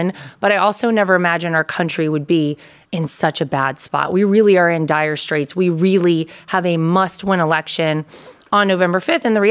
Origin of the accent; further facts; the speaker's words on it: North Carolina, United States; This is a guy who was the GOP chair in the state of North Carolina, my home state.